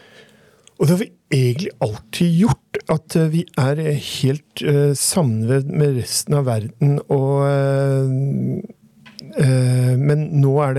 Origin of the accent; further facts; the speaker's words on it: Oslo, Norway; ta et eksempel fra Groruddalen, der jeg kommer fra.